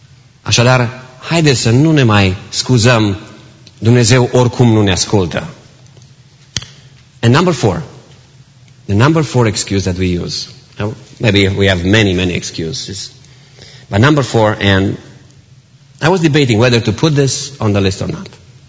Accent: Romania; Cei care am crescut în România

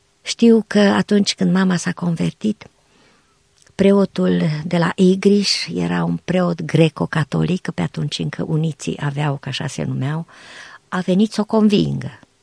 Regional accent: Transylvania, Romania; Noi suntem ardeleni și ea nu și-a schimbat niciodată graiul.

